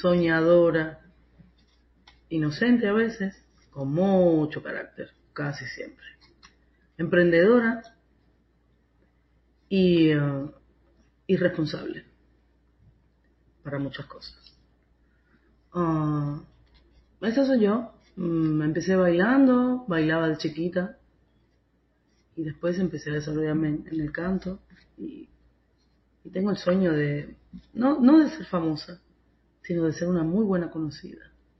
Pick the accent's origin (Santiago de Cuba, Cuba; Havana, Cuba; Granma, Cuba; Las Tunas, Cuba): Havana, Cuba; Guanabacoa; Yo soy una chica de Guanabacoa que creció entre tambores y guitarras, con un padre guitarrista que me despertaba a la mañana con las melodías de sus canciones favoritas